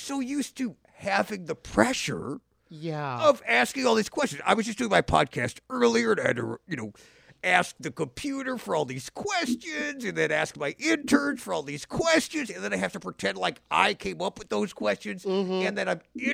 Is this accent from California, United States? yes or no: yes; Reseda, California, United States; Yep. I grew up in Reseda. I was adopted by two old, nice white people.